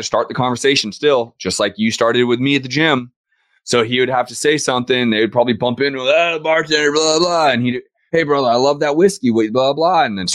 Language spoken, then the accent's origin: English; San Francisco, California, United States; also born or lived in Scottsdale; now in Miami, United States; I come from San Francisco, born and raised, then moved to Scottsdale, and that's where I started my real estate investing career.